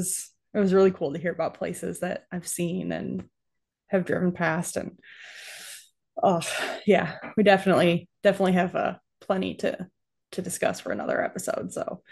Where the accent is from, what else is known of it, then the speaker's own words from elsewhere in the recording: New York, United States; growing up in New York, I was like way upstate, like 7 hours from the city. I only ever went to the city once, and it is like culture shock.